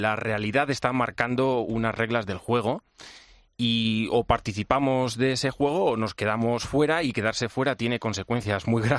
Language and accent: Spanish; Castilla-La Mancha, Spain; Entre que además me mencionáis La Mancha, mi tierra natal, pues imagínate, ¿no?